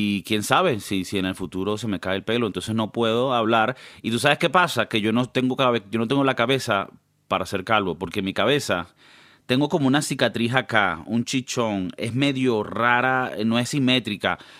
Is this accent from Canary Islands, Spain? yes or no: yes; Canary Islands, Spain; pero somos canarios.